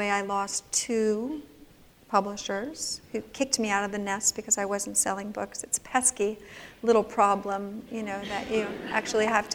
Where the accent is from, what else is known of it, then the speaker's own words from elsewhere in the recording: California, United States; I'm from California, so don't... We're all a little bit that way.